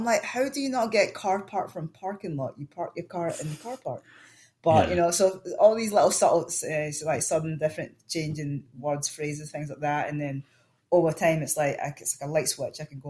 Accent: United States; born there; And yeah, I was born in America, but I didn't feel American.

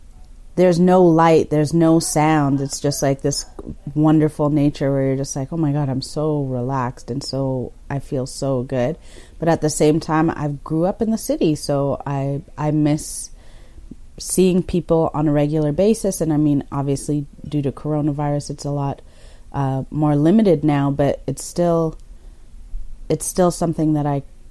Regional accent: Toronto, Ontario, Canada; now in Caledon, Canada; grew up in Toronto.

